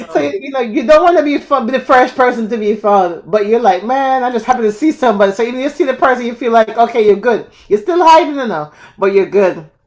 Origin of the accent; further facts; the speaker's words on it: Jamaica; And if you knew me growing up in Jamaica